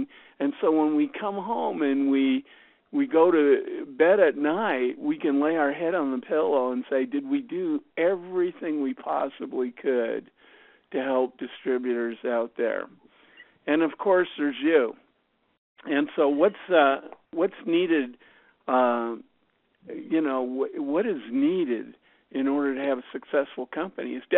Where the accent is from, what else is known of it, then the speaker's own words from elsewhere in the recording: Canada; And, you know, I'm from Canada, and I always love bragging about the fact that I'm from Canada. I love Canada.